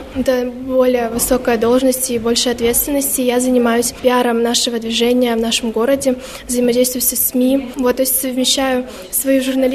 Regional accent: Veliky Novgorod, Novgorod Oblast, Russia; Да, я из Великого Новгорода.

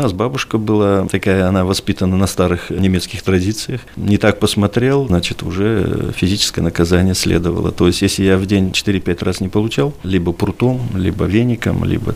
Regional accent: Kazakhstan; now in Veliky Novgorod, Russia; Ну, это развал Советского Союза. Мы выходцы из Казахстана.

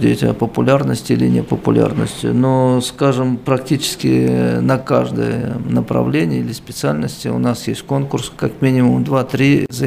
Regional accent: Azerbaijan; я из Азербайджана.

